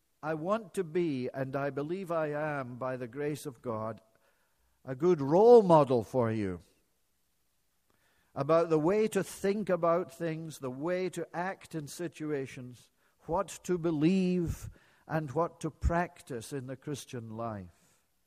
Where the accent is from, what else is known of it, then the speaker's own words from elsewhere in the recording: Edinburgh, Scotland, United Kingdom; and he lived in my hometown of Edinburgh, he often wandered up to the top of the Blackford Hill